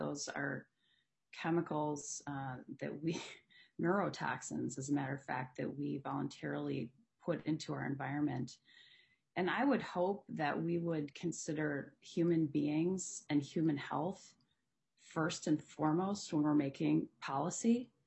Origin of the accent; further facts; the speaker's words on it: Minnesota, United States; I find it stunning as a physician, as a mother, and as a Minnesotan